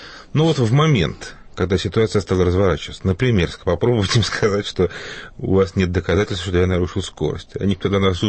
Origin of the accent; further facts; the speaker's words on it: Moscow, Russia; я сказала, что я из Москвы.